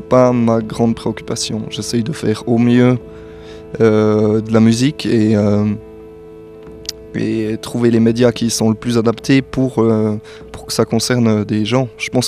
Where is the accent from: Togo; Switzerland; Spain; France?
Switzerland; Saint-Imier, Bern; j'ai grandi à Saint-Imier. Et j'ai fait l'école à Saint-Imier